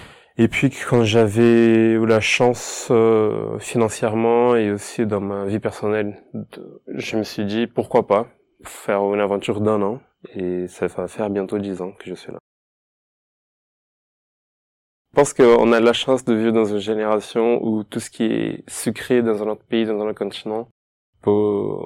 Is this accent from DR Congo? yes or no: no; Rio de Janeiro, Brazil; moved away as an adult; now in France; Moi, j'ai grandi à Rio. Je suis né à Rio de Janeiro, j'ai grandi à Rio, je suis venu en France quand j'avais 23 ans.